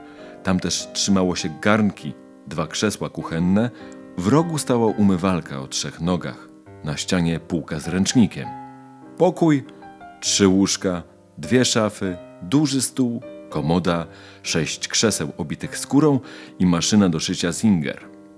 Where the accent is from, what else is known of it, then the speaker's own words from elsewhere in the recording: Łódź, Łódź Voivodeship, Poland; Wychowywałam się na Księżym Młynie. Ojciec pracował jako rymarz u Scheiblera i należał do jego orkiestry. Najpierw rodzice mieszkali na ulicy Składowej. Ponieważ ojciec był w orkiestrze, dostali mieszkanie na Przędzalnianej